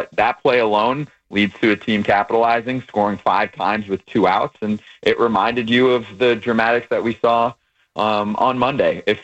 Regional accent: New Jersey, United States; I mean, I'm from Jersey with most of my immediate and extended family is Mets fans.

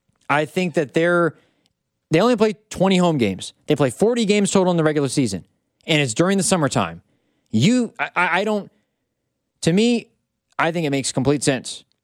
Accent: Indianapolis, Indiana, United States; I'm from Indianapolis, Indiana.

